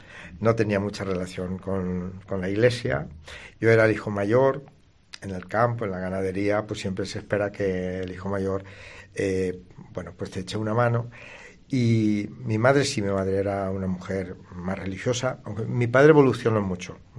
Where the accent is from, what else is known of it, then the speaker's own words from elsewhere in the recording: Valencian Community, Spain; me llamaron a Valencia, porque mi pueblo es provincia de Alicante, pero pertenece al arzobispado de Valencia.